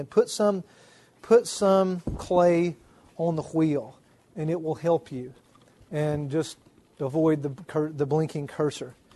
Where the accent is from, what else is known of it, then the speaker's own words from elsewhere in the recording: Deep South, United States; I'm from the Deep South, so it's endemic.